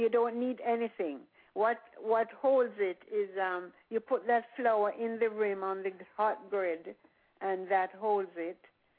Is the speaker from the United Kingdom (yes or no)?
no; Bull Savannah, Saint Elizabeth, Jamaica; I grew up in Bull Savannah.